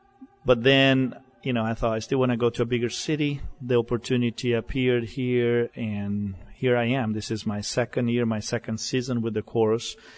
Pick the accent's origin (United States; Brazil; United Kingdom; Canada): Brazil; I'm from Brazil, where I, you know, was a conductor since I was 18.